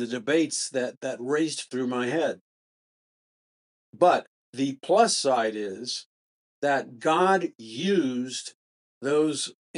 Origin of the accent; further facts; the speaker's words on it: New York City, New York, United States; I grew up in New York City.